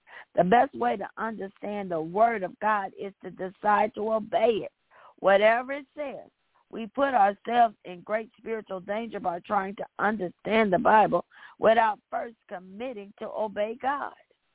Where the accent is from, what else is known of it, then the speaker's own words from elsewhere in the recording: Illinois, United States; also born or lived in Kentucky; I was born in Kentucky, but I lived in Illinois the majority of my life.